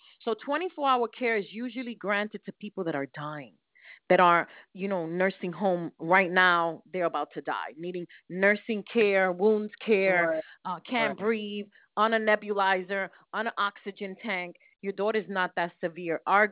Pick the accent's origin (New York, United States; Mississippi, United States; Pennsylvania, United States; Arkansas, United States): New York, United States; I'm from New York.